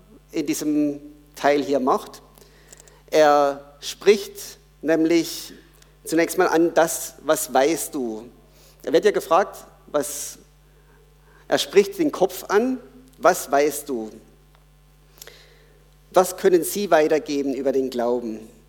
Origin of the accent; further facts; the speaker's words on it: Baden-Württemberg, Germany; accent: Baden; ich hatte einen krassen badischen Dialekt, den keiner verstanden hat.